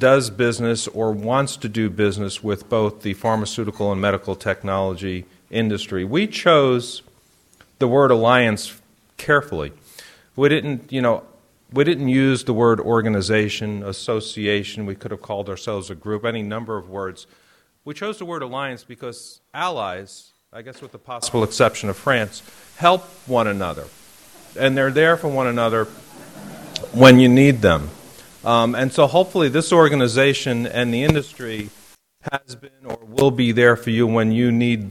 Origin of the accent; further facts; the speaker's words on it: Farmingdale, New York, United States; and I grew up in Farmingdale and used to go camping behind the college.